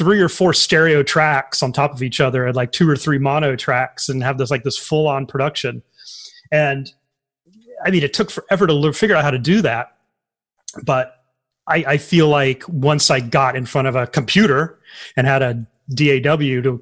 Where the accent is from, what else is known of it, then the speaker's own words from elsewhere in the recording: Tioga, Louisiana, United States; I was in Tioga, Louisiana. Though, wow. We used to say that we were actually in Pineville, Louisiana, because Pineville sounded more upscale than Tioga, Louisiana, which is a running joke to anyone from the area.